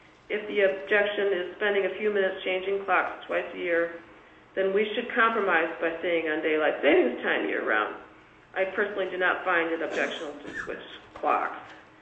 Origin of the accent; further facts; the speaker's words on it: Alaska, United States; now I'm from Southeast Alaska, our commerce has historically been tied to the Seattle area